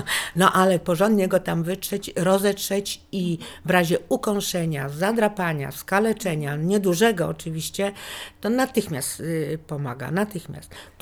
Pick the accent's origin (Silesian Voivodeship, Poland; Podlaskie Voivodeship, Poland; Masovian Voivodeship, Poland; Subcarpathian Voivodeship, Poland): Masovian Voivodeship, Poland; Też wychowałam się w domu z ogrodem pod Warszawą.